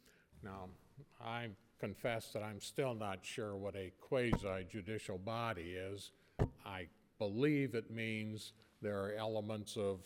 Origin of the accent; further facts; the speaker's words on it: Dayton, Ohio, United States; appearing on behalf of Dayton Supply and Tool, the property owner in this case.